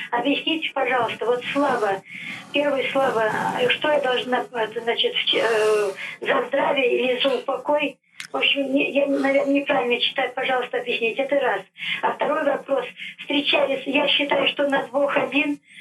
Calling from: Chelyabinsk Oblast, Russia; Вот я звоню из Челябинской области

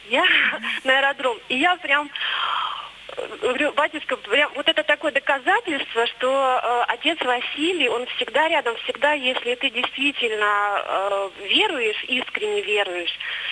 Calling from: Belgium; also born or lived in Moscow, Russia; Я вам звоню из Бельгии

